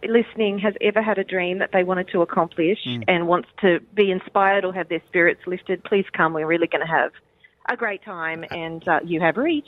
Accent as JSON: {"language": "English", "town": "Mackay", "region": "Queensland", "country": "Australia", "tie": "born or raised there", "said": "We lived, Hart Street in Mackay was where I was brought home from the Mater Hospital. And then we moved to North Mackay and lived on Harbour Road."}